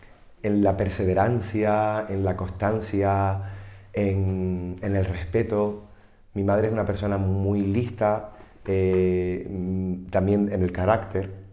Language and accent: Spanish; Las Palmas, Canary Islands, Spain; Una es el piso del barrio de Arenales, un piso de 4 habitaciones en el centro de la ciudad de Las Palmas, y la otra era la casa de la playa, que es la casa del barrio marinero de San Cristóbal